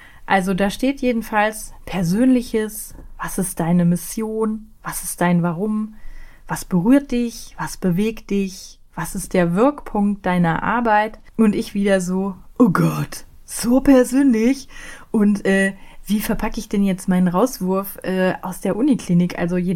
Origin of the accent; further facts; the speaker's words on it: Rhineland, Germany; accent: Rhineland; Ja, ich bin Rheinländerin, ich mag das. Es kommt auch manchmal in meinem Akzent durch